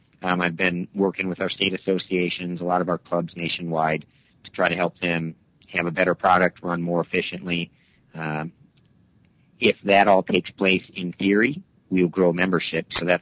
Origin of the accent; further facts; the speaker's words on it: Wisconsin, United States; Yeah, I grew up in Wisconsin, very near the Minnesota-Wisconsin border